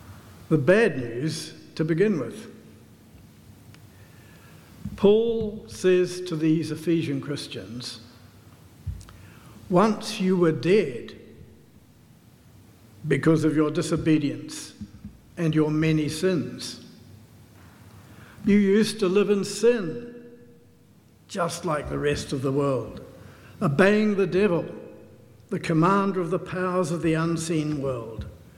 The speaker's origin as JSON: {"language": "English", "town": "Whanganui", "region": "Manawatū-Whanganui", "country": "New Zealand", "tie": "born or raised there", "said": "I was brought up in Whanganui"}